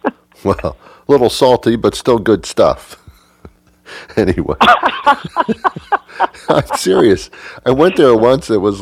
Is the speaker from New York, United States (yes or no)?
yes; New York, United States; I mean I'm from New York as you are, and New York's a very different place because there everybody lives with cultures every day and they embrace it.